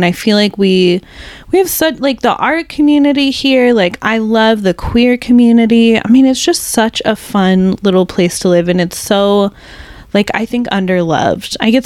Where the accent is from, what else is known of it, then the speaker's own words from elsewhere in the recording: Modesto, California, United States; born there; also born or lived in Ceres; I was born in Modesto. I lived in Ceres specifically, which almost no one knows where Ceres is. It's basically Modesto.